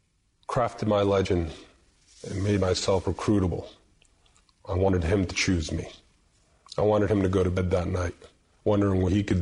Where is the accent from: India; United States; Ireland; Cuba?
United States; I am a Muslim. I am an American, and I've been serving my country for 22 years and counting.